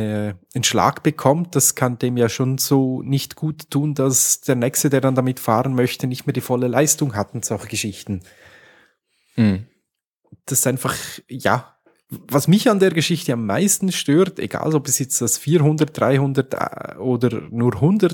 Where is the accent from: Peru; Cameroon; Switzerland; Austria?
Switzerland; Bei uns in der Schweiz schon im Rhein, aber bei euch?